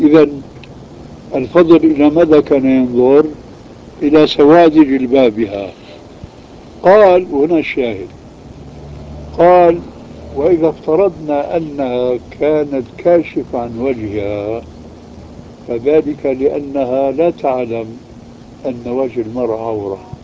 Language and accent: Arabic; Syria; عندنا في سوريا